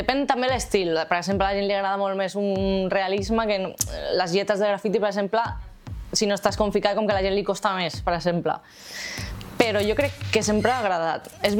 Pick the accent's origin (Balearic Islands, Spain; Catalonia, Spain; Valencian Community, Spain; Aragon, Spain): Catalonia, Spain; Esplugues de Llobregat; Jo sóc d'Esplugues i bueno, tinc un mural allà i no tenen moltes coses.